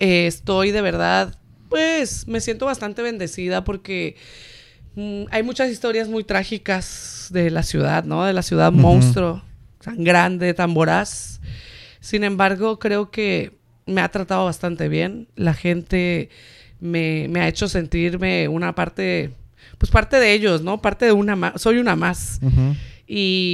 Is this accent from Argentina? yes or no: no; Guamúchil, Sinaloa, Mexico; moved away as an adult; now in Mexico City, Mexico; soy sinaloense, soy norteña. Nací en Guamúchil, Sinaloa.